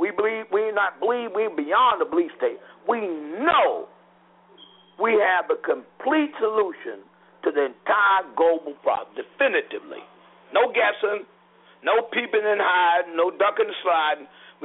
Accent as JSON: {"language": "English", "region": "Virginia", "country": "United States", "tie": "born or raised there", "said": "I have to tell you, I grew up in Virginia"}